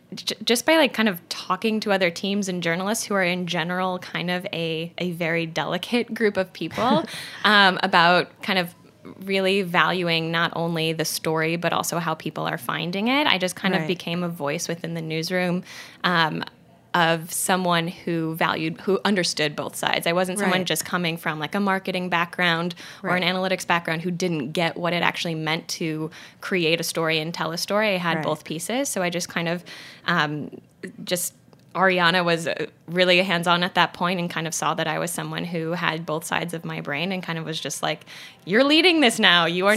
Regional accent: Chicago, Illinois, United States; now in New York, United States; In Chicago.

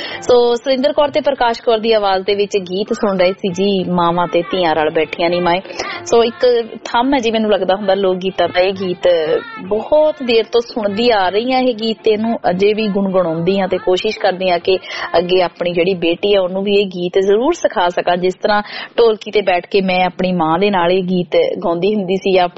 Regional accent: Punjab, India; ਜਿਸ ਚ ਮੈਂ ਦੁਆਬੇ ਤੋਂ ਬਿਲੋਂਗ ਕਰਦੀ ਹਾਂ।

